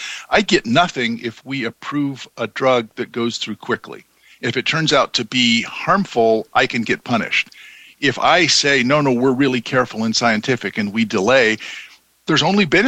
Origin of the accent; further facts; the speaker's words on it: North Carolina, United States; I'm a redneck from North Carolina, and so I use pigs.